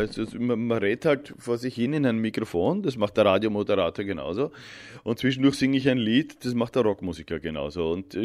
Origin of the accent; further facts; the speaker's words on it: Vienna, Austria; now in Germany; und ich komme halt aus Wien.